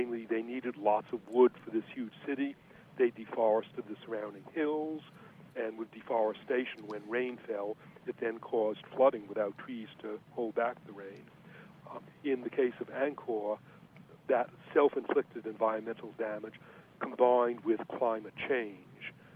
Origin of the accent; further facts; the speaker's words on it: California, United States; something about which I, as a Californian, know and think a lot now